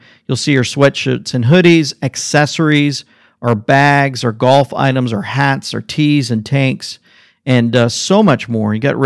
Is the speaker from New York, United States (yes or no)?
no; Oklahoma, United States; I'm from Oklahoma.